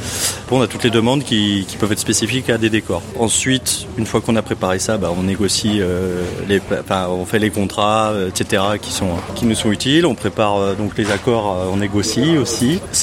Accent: Auvergne-Rhône-Alpes, France; Moi, personnellement, je suis savoyard, donc tourner à la montagne, c'est un truc qui est naturel chez moi.

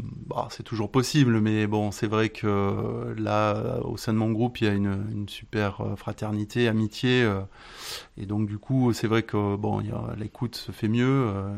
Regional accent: Aix-en-Provence, Provence-Alpes-Côte d'Azur, France; born there; je suis né à Aix-en-Provence et donc j'ai étudié au conservatoire d'Aix-en-Provence

